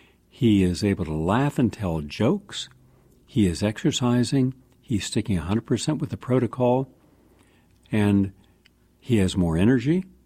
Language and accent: English; West Virginia, United States; I was from West Virginia, and I was an athlete, and we worked out in a gym every day